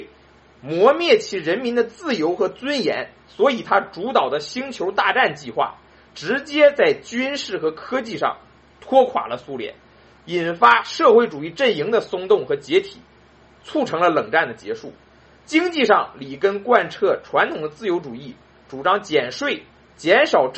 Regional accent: China; 也许对我们这些来自中国大陆的人来说啊，1980年是一个春天

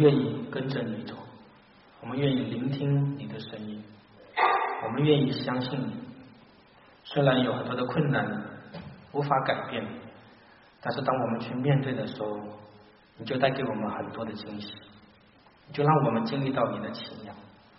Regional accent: Wenzhou, Zhejiang, China; 2017年，就是今年，是福音传入我老家温州的150周年。

